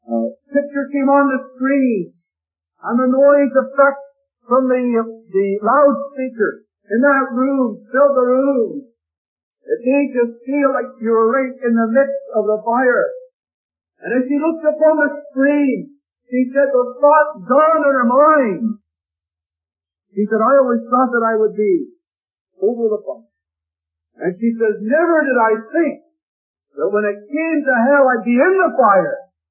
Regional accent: Ontario, Canada; reminded her of myself, because I came from Ontario.

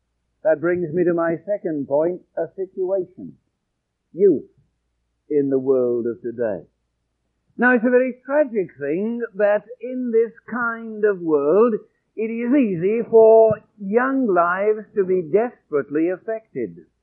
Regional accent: New Jersey, United States; I come from New Jersey.

